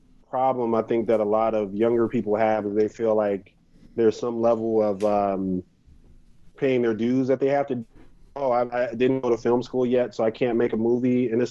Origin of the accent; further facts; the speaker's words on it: Chicago, Illinois, United States; I'm from Chicago, so I used to really root for the Bears.